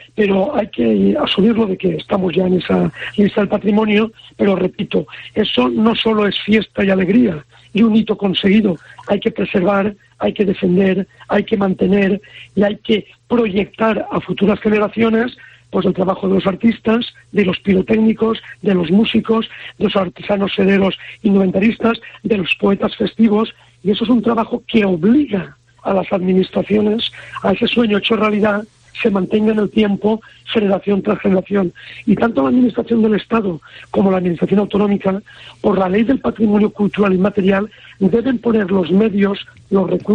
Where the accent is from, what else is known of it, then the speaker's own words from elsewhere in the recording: Valencian Community, Spain; de los que como valenciano no te olvidas